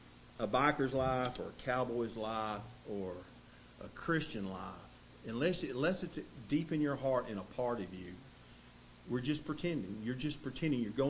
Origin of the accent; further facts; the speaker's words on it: Texas, United States; I am a Texan. I was born here. I was raised here. God willing, I will die here. I love this state.